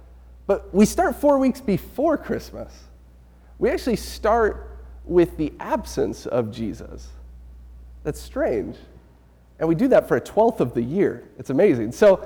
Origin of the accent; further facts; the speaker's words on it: Alberta, Canada; I've been around Southside for a couple years, but I'm originally from Northern Alberta.